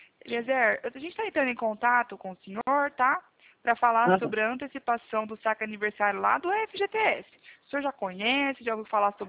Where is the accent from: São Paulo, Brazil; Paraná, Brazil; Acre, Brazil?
São Paulo, Brazil; Presidente Prudente; Eu sou de Presidente Prudente, aqui do interior de São Paulo.